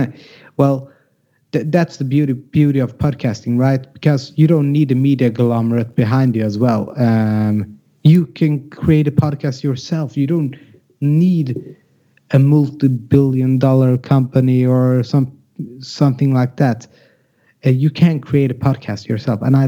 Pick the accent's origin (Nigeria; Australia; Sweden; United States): Sweden; first language Swedish; English is a second language; And I would like to say sorry for all the listeners for my English. My first language is Swedish, so I'll try to talk with the best English that I have.